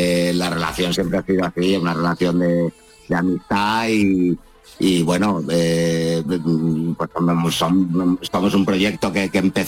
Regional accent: Canary Islands, Spain; porque soy un poco canario de palo

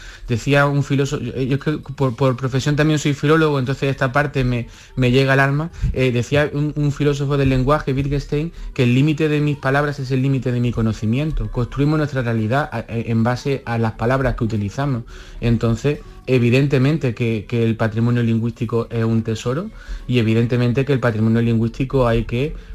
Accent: Andalusia, Spain; se puede ser andaluz con nuestra riqueza y con nuestra forma de hablar distinta, sin ningún tipo de complejo

